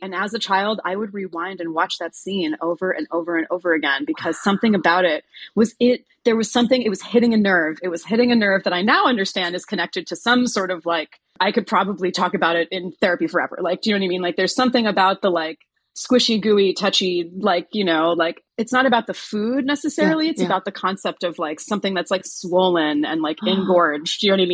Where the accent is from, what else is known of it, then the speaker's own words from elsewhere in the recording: Florida, United States; You know, I grew up in South Florida and it's always been a bit of a trash fire